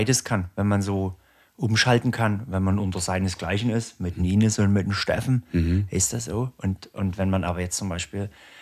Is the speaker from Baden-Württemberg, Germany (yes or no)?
no; Riesa, Saxony, Germany; Bei uns in Riesa.